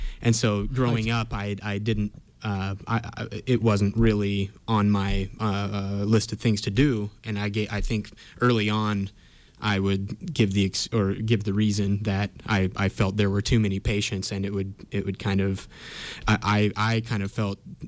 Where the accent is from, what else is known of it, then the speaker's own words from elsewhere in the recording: Durham, California, United States; also born or lived in Chico; I'm from here in Chico, California, and yeah, born here and raised in nearby town Durham, and kind of grown up here in Butte County.